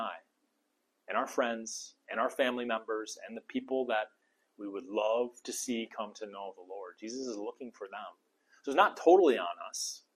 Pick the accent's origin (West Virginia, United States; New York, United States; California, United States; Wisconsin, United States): Wisconsin, United States; Eau Claire; which I say is new because I grew up in Eau Claire, and at one point it was new, but now it's like 15 years old.